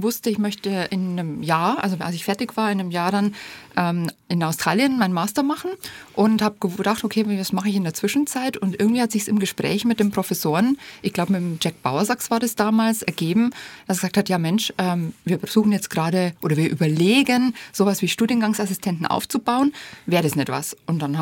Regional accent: Passau, Bavaria, Germany; Aus Passau. Also ich bin in Passau aufgewachsen.

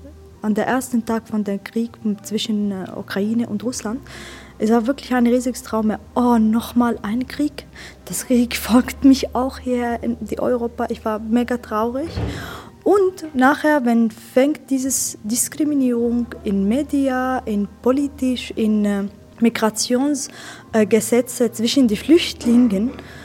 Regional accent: Syria; German is a second language; now in Switzerland; ich bin Schauspielerin und Autorin. Ich komme aus Syrien. Seit 9 Jahren hier in der Schweiz

